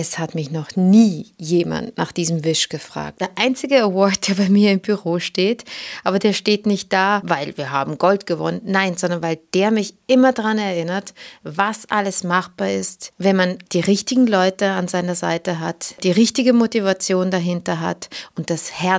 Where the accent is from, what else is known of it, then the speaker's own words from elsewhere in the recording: Switzerland; Ich bin aufgewachsen in der Schweiz mit 3 älteren Brüdern, mit meinen Eltern